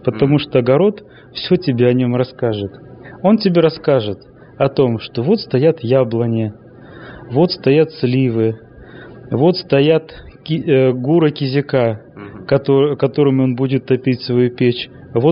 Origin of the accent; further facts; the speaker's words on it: Barnaul, Altai Krai, Russia; А я ему говорю: «Да нет, я не кыргыз, я русский, я вот из Барнаула, с Алтая».